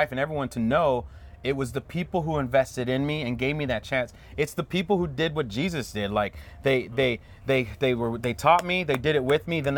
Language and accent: English; Hawthorne, California, United States; well, yeah, I'm from Hawthorne, California. I'm in Nickelodeon.